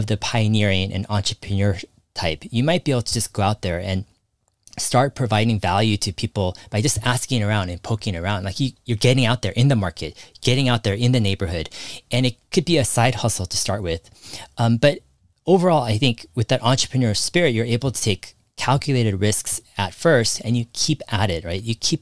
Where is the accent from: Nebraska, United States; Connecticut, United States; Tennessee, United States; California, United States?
California, United States; Personally, I grew up in Silicon Valley.